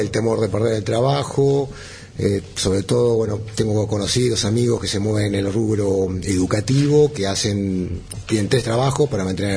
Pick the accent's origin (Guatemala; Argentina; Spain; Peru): Argentina; Mar del Plata, Buenos Aires Province; Para quienes procedemos de Mar del Plata